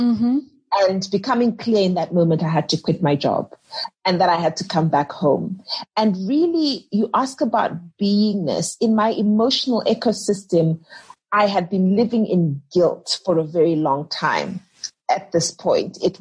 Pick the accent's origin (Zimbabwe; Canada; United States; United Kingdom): Zimbabwe; Gweru, Midlands; Yes, I grew up in Gweru in Zimbabwe.